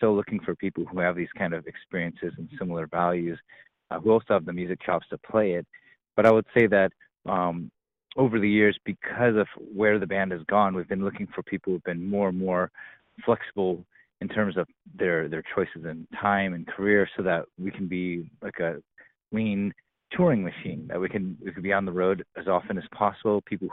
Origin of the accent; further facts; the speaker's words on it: United States; Like growing up, even though most of us were born and raised in the United States, how it feels to be in this country and feel like you're not a part of it